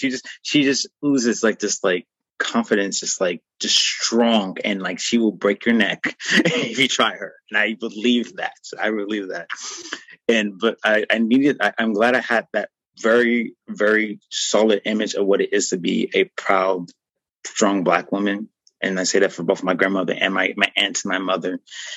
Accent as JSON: {"language": "English", "region": "Texas", "country": "United States", "tie": "born or raised there", "said": "Growing up in South Texas, my family, we lived in the Latin area, and we're the only black family in the neighborhood, more than likely."}